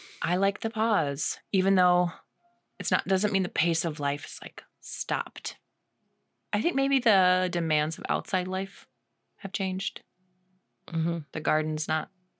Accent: Idaho, United States; I'm a transplant from Idaho

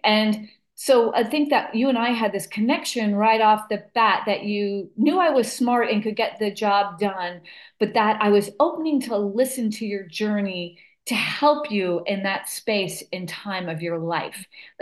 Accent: New York, United States; I grew up in New York in the North Shore of Long Island, a very affluent area.

